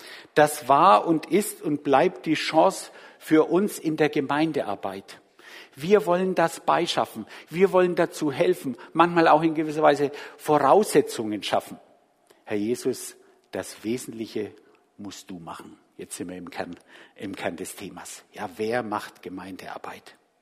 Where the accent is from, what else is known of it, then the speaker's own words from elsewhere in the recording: Bavaria, Germany; ich komme aus Franken.